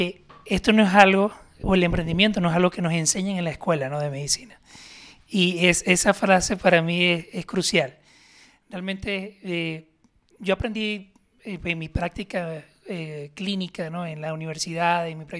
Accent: Venezuela; moved away; y yo somos de Venezuela, y pues yo llegué aquí hace aproximadamente como 4 años, y pues con una maleta, como todos los inmigrantes

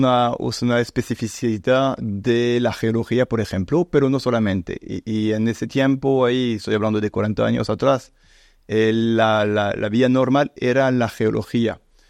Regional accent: Clermont-Ferrand, Auvergne-Rhône-Alpes, France; Spanish is a second language; now in Costa Rica; Soy originalmente de la parte central de Francia, que se llama Clermont-Ferrand, que es bastante lejos de París, por ejemplo, que es la referencia de todos. Es una parte volcánica, pero los volcanes no son activos, son volcanes dormidos.

